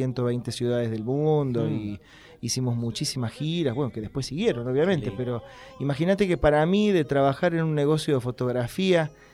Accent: Córdoba, Argentina; born there; yo nací en Córdoba en el año 74 y … una cantante de folclore, una cantoraza, tíos cómicos, imitadores

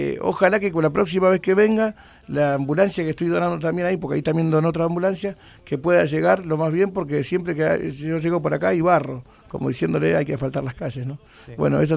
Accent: Villa Fiorito, Buenos Aires Province, Argentina; porque somos de Fiorito

